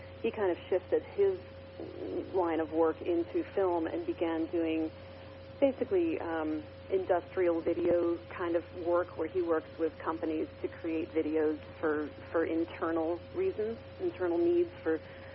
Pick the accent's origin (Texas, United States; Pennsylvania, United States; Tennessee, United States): Pennsylvania, United States; Philadelphia; now in Santa Fe, United States; I was born and raised a Quaker in Philadelphia. And I should actually make an aside and let people know, now that I'm out here in Santa Fe, New Mexico, people rarely have any idea what Quakerism is about out here.